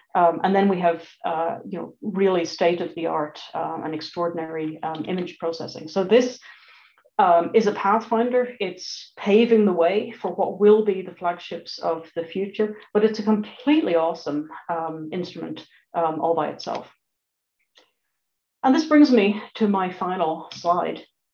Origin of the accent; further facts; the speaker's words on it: Dublin, Leinster, Ireland; So I'm from Dublin.